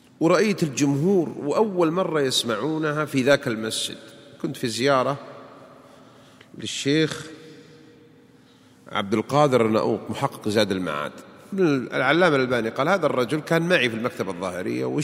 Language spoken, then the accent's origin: Arabic; Saudi Arabia; عندنا في السعودية